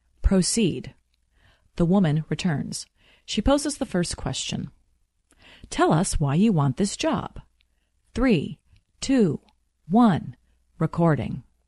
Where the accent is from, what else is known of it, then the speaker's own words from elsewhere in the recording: Midwest, United States; And because I was raised in the Midwest, I was taught never to brag or be boastful.